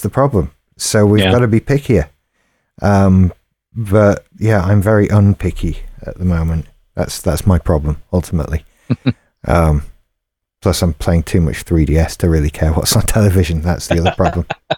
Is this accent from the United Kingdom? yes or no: yes; United Kingdom; because I'm British.